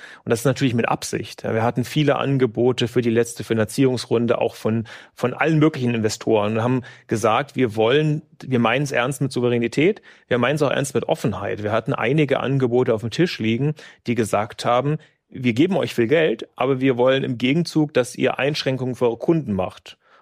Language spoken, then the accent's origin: German; Berlin, Germany; born there; ich bin ja sogar in Berlin geboren.